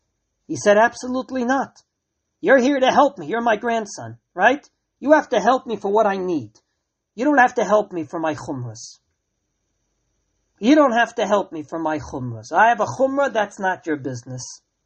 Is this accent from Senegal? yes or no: no; Canada; I came from Canada at the time. There, everyone's ultra, ultra nice.